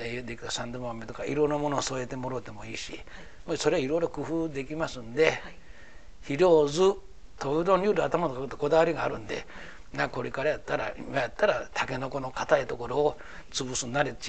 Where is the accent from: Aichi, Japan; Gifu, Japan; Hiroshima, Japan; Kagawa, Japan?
Gifu, Japan; 特に私は岐阜の人間ですから